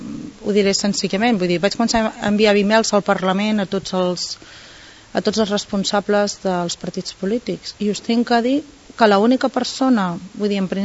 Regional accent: Catalonia, Spain; sóc catalana

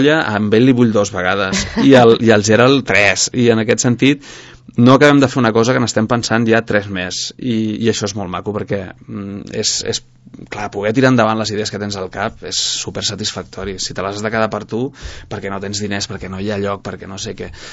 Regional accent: Sant Cugat del Vallès, Catalonia, Spain; és que jo sóc de Sant Cugat

